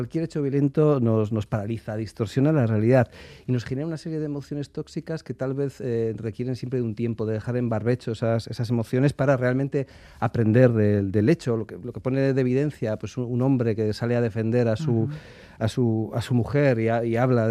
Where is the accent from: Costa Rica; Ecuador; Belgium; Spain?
Spain; Alegría-Dulantzi, Basque Country; Yo sabes que soy de Alegría Dulanchi